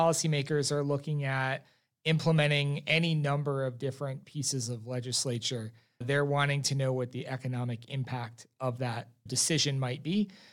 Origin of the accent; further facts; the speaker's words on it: Florida, United States; I'm less than 90 days back in Tallahassee, and I say back in because I am from Florida. I did do my undergraduate here.